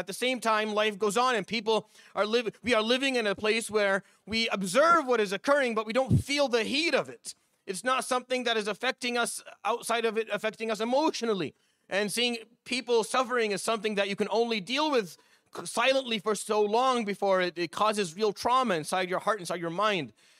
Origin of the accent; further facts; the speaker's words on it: Syria; I come from Syria. My country was ripped to shreds.